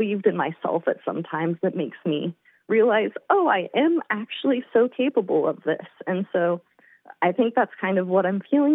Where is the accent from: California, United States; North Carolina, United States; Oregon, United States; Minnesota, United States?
California, United States; Redding; I grew up here in Redding, California.